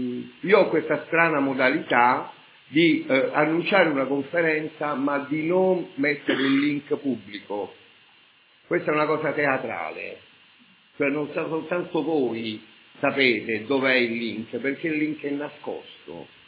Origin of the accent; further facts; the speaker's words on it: Rome, Lazio, Italy; ma mio padre è siciliano, quindi posso parlare con cognizione di causa di tutta l'Italia, perché sono nato e cresciuto a Roma